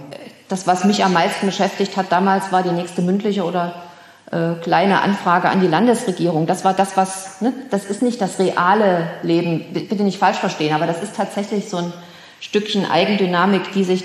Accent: Erfurt, Thuringia, Germany; Ich stamme aus Erfurt, lebte 1990 in Erfurt, erlebte hier die Wende

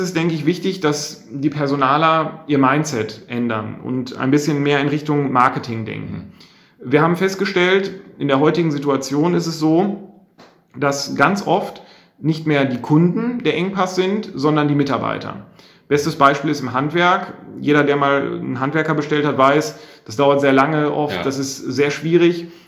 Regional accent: North Rhine-Westphalia, Germany; wir kommen von hier weg. Und also wir kommen beide aus der Region und wir schätzen auch einfach diese Mentalität.

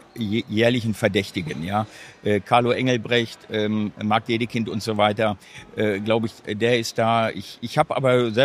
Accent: Dortmund, North Rhine-Westphalia, Germany; Ich freue mich natürlich hier als Dortmunder und ich sage mal als Platzhirsch hier mit dir die Messe eröffnen zu dürfen.

